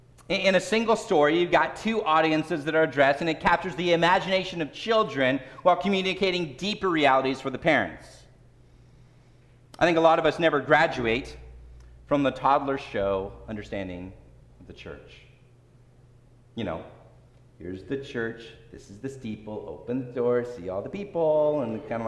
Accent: California, United States; moved away; Now, I came to Michigan from California, and we don't really have fall in California, at least in Southern California, where I'm from.

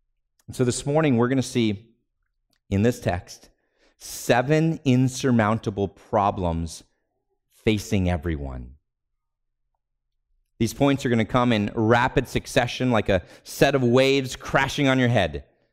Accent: California, United States; Now, I'm from California, and like all good Californians, I spent a good amount of my teenage and young adult years at the beach.

